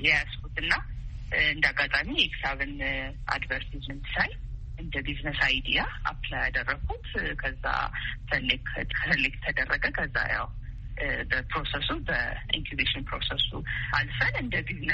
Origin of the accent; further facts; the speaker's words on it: Addis Ababa, Ethiopia; እኔ እንግዲህ ተወልጄ ያደግኩት አዲስ አበባ ነው።